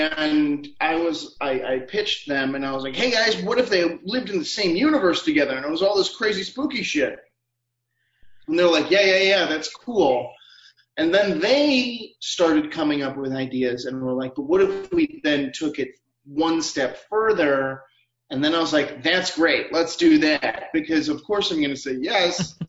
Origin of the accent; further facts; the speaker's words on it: Illinois, United States; I'm from Illinois, but I consider myself a Minnesotan.